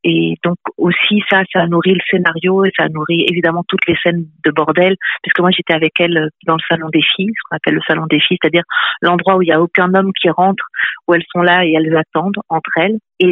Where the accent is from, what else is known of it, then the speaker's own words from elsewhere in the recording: France; now in Belgium; moi, je suis française qui vit en Belgique depuis 24 ans. Donc, c'est vrai que je connais les deux pays.